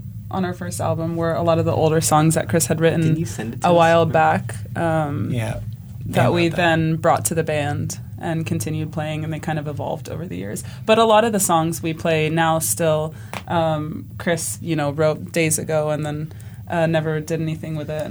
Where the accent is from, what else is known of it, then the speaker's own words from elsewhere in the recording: Egypt; I grew up in Egypt, so we were big on percussion and belly dancing and drumming and that type of thing.